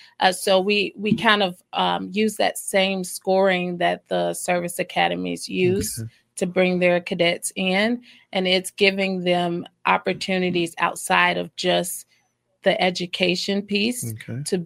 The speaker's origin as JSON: {"language": "English", "town": "Jackson", "region": "Mississippi", "country": "United States", "tie": "born or raised there", "lives_now": "Michigan, United States", "said": "I grew up in Jackson, Mississippi, went off to the military, served as a military police officer"}